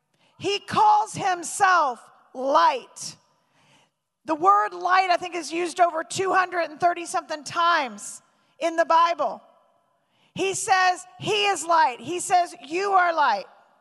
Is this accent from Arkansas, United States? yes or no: yes; Arkansas, United States; also born or lived in Tulsa, Oklahoma; So I grew up, I was born in Northwest Arkansas.